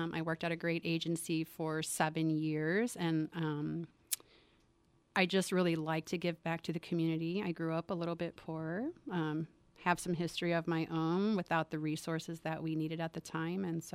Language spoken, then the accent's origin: English; Chicago, Illinois, United States; now in Marshalltown, United States; Well, I grew up in Chicago, and I went to Western Illinois University.